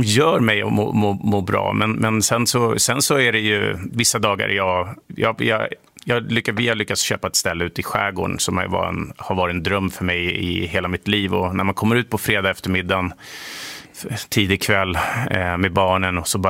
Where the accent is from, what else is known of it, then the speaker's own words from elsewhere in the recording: Sundbyberg, Stockholm County, Sweden; Nej, men jag är uppväxt i Dubo, i ett litet samhälle utanför, i Sundbyberg.